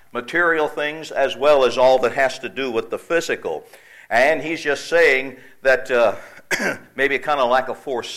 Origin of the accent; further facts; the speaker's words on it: St. Louis, Missouri, United States; now in Branson, United States; I'm a city slicker. I'm from St. Louis originally, though I've lived in Branson 26 years exactly.